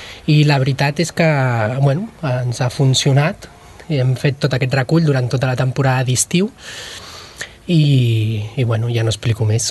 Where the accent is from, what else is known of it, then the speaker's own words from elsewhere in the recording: La Roca del Vallès, Catalonia, Spain; la majoria les hem fet a La Roca, que és el nostre poble, som de La Roca del Vallès